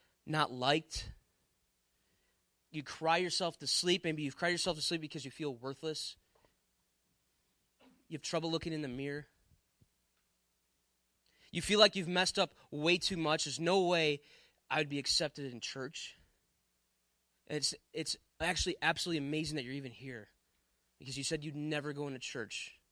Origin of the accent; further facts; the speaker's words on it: Milwaukee, Wisconsin, United States; I'm from Wisconsin. I'm from around the Milwaukee area. It takes 2 minutes to get to anything I need to go.